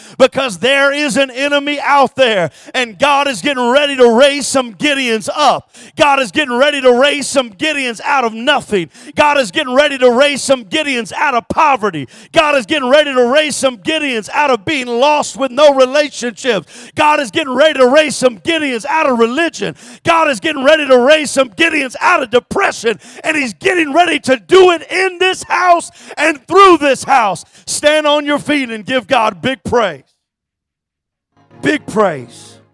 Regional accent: Windcrest, Texas, United States; I remember growing up in Windcrest, and my grandmother on my mom's side lived with us for a while

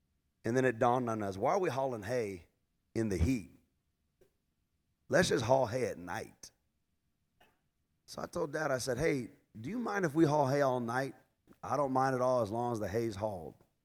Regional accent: Texas, United States; I was raised right here in South Texas. Seguin, San Antonio, Floresville, Stockdale, all of these little areas, Lockhart, Luling, South Texas.

